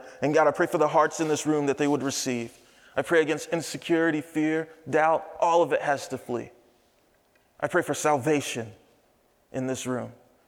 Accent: Anderson, South Carolina, United States; Now, I'm from Anderson, South Carolina, the big booming city in the upstate.

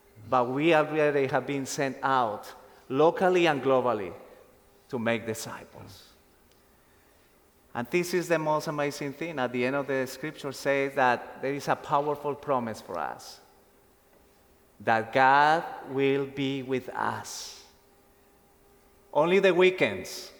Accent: Valle del Cauca, Colombia; I grew up, I always remember growing up in Colombia in a small town, 40 minutes from our city, from Cali.

